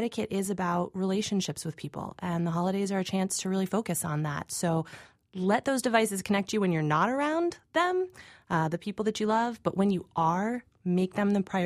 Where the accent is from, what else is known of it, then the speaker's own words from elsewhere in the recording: Burlington, Vermont, United States; I'm from Burlington, Vermont.